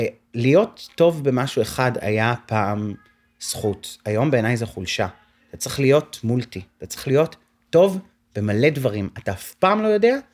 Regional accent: Tirat Carmel, Haifa District, Israel; אני גדלתי בטירת הכרמל, פריפריה, קטנה וחמודה ליד חיפה

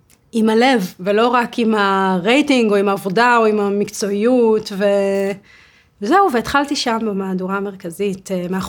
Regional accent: Kfar Yehoshua, Northern District, Israel; גדלתי בעמק ישראל, במושב שנקרא כפר יהושע, התיישבות העובדת, עזרה הדדית

